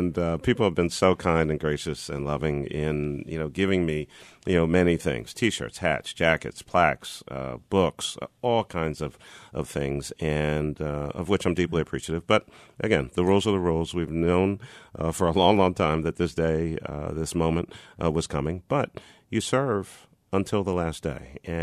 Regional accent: Philadelphia, Pennsylvania, United States; I never, ever imagined as a kid growing up in West Philadelphia that I would ever be mayor of the city of Philadelphia.

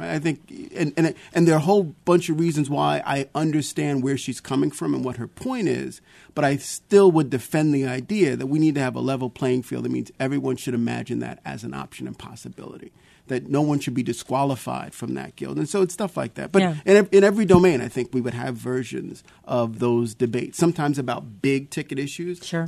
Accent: Brooklyn, New York, United States; We were really intensely in Seventh-day Adventism growing up in Brooklyn, New York.

